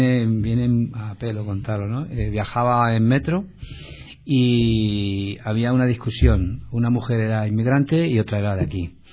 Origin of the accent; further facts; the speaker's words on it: Jaén, Andalusia, Spain; Le dije, oiga señora, yo soy de Jaén, también me tengo que ir a mi pueblo.